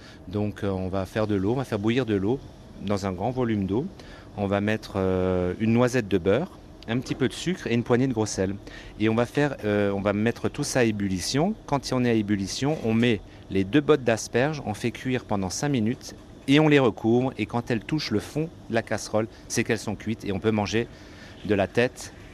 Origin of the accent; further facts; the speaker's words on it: Grand Est, France; Je suis ancré parce que je suis alsacien dans l'âme